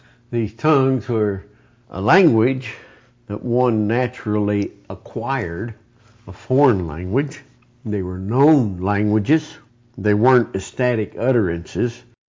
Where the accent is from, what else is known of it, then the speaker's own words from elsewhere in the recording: Kentucky, United States; Well, I'm from Kentucky, and my dialect reveals that, the way I pronounce my words, the way I speak.